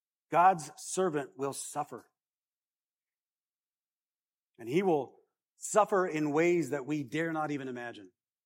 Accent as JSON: {"language": "English", "region": "Wales", "country": "United Kingdom", "said": "I don't have any Jewish blood in me. I'm Welsh."}